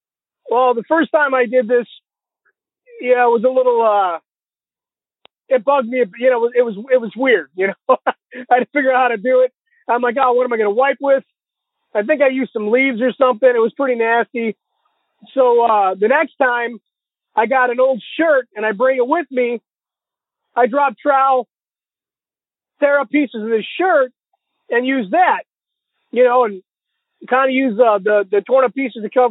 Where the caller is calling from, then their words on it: Illinois, United States; That's not my real name. I'm from Illinois.